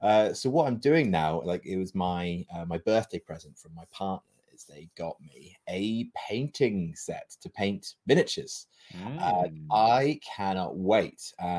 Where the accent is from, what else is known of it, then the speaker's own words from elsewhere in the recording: United Kingdom; Oh, yes. We're British.